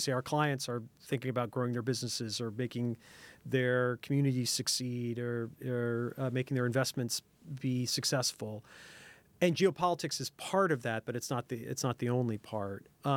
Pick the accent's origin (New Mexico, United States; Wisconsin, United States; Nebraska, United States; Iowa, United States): Nebraska, United States; I grew up in Nebraska. I didn't grow up really thinking about the broader world.